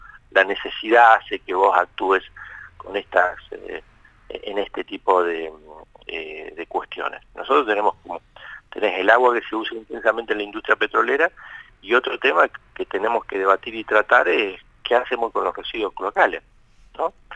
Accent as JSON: {"language": "Spanish", "region": "Neuquén", "country": "Argentina", "tie": "born or raised there", "said": "yo nací acá en Neuquén, nunca las había, en mis años de vida, nunca había visto este tipo de fenómenos extremos."}